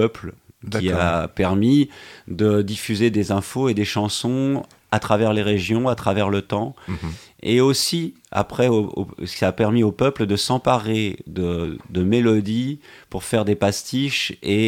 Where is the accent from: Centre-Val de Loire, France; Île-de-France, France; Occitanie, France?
Île-de-France, France; Paris; Quand j'étais gamin à Paris, je vivais dans le quartier latin, donc 5e arrondissement. J'avais la chance d'évoluer dans un quartier qui était à la fois populaire, très joyeux, coloré et aussi avec de la nature